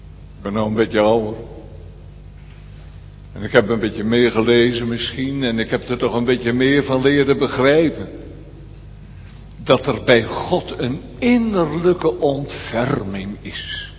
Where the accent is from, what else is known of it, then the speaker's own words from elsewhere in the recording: Elburg, Gelderland, Netherlands; Ik ben opgegroeid in Elburg gemeente.